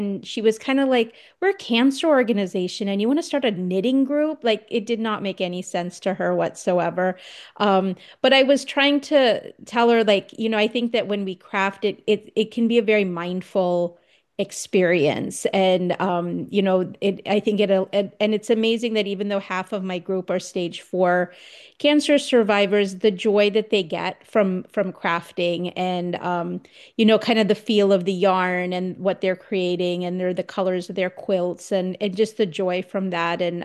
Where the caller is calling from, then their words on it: Saratoga, California, United States; So I'm actually in Saratoga, so I'm in the South Bay.